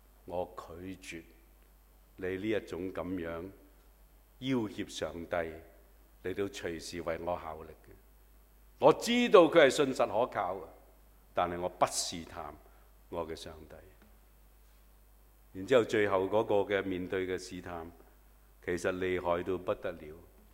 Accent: Hong Kong; 我觉得我们香港人真的不可以做猪的

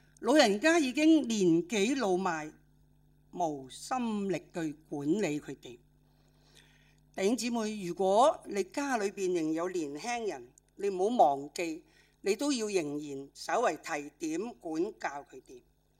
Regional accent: China; 我們用我們中國人所謂的貼地，無賴

